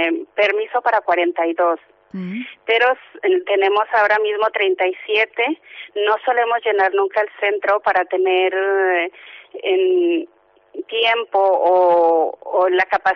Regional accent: Mexico; now in Spain; Yo soy mexicana.

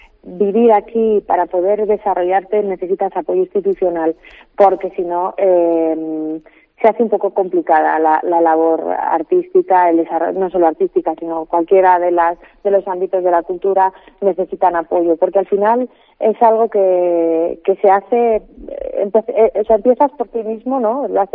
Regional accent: Matabuena, Community of Madrid, Spain; yo soy natural de Matabuena.

